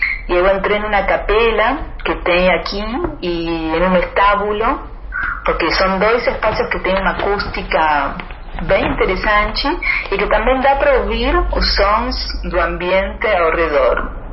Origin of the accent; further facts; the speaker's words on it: Argentina; now in Brazil; desde que eu cheguei de Buenos Aires, né? Eu sou da Argentina e eu vim para o Rio de Janeiro, morei aqui na Serra, depois morei um tempo em Rio e voltei para cá.